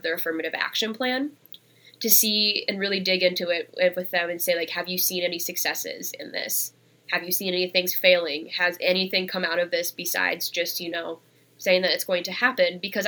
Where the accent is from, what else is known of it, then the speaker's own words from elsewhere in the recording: Minnesota, United States; also born or lived in India; growing up in rural Minnesota, I'm adopted from India. I have two white parents, a white brother, grew up in incredibly white spaces where I was always the minority around.